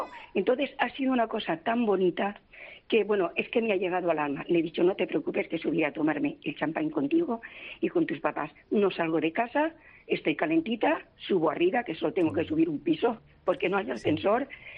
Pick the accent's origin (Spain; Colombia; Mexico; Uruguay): Spain; Massanassa, Valencian Community; En Massanassa, en mi pueblo.